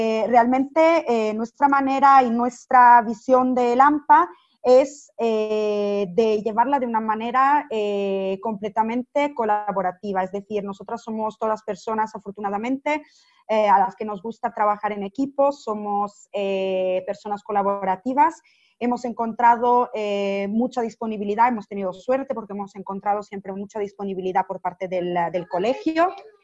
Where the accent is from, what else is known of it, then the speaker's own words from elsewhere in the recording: Italy; Spanish is a second language; Sí, sí, es que soy italiana. No sé si se nota algo en el acento, pero soy italiana.